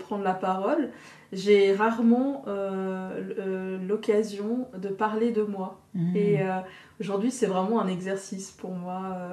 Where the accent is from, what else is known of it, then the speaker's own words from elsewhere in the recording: Collonge-Bellerive, Geneva, Switzerland; je suis née donc à Colonges-Bellerive, cette petite ville pleine de villas de familles aisées cossues, tu vois.